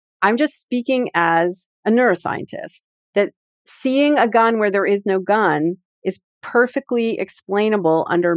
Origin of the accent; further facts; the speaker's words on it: Canada; I grew up in Canada, so my brain wired itself to being a hockey fan.